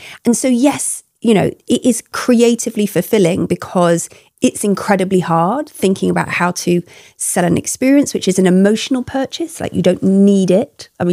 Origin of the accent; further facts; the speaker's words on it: Grimsby, Yorkshire and the Humber, United Kingdom; now in London, United Kingdom; And I grew up near Grimsby up north. And so dancing was just an incredible thing to be able to do locally.